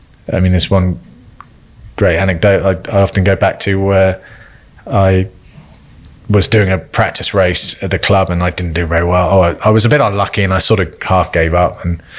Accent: South West England, United Kingdom; Yeah, I was about 11 or 12 years old and I grew up in Cornwall

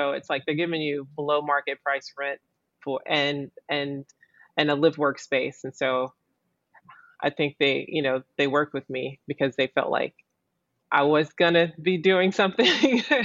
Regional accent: the South, United States; I felt like I grew up with in the South, or what I had to have, or what my mom taught me

